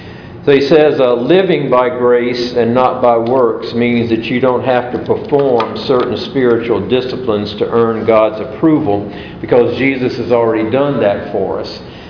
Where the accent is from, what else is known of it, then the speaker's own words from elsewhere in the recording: Southern United States, United States; And growing up in the Bible Belt, when pretty much everyone has been in Sunday school